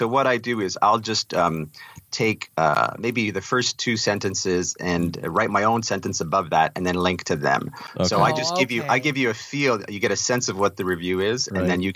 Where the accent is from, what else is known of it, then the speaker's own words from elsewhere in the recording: Montreal, Quebec, Canada; When I was young, I grew up in Montreal